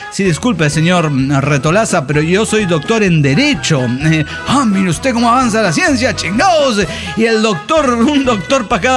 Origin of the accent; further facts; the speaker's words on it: State of Mexico, Mexico; Hola, ¿qué tal, amigos? … del Edomex.